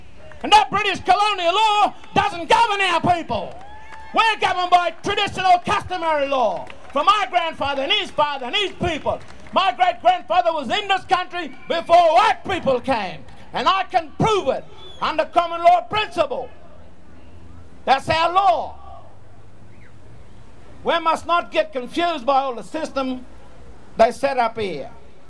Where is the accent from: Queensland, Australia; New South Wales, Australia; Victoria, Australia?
Queensland, Australia; I come from the Wiri people, Wangan people. My grandfather's from the Wangan people in central Queensland.